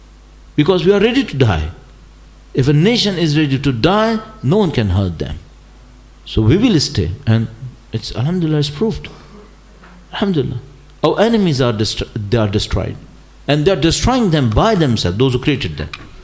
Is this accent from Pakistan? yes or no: yes; Karachi, Sindh, Pakistan; I'm coming from Karachi. And you know what happened in Karachi for the last 10-20 years.